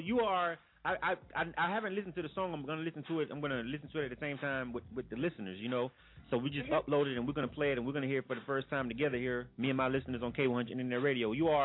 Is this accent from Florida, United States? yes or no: yes; Florida, United States; everybody who knows me, they know I represent the 850. They know I represent my hometown everywhere I go.